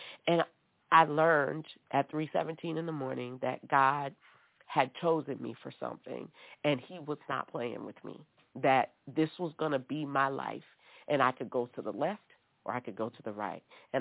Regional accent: New Orleans, Louisiana, United States

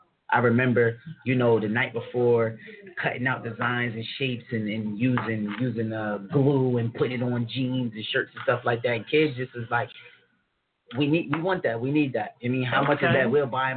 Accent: New Jersey, United States; I'm from South Jersey, South Side. That's what I'm repping.

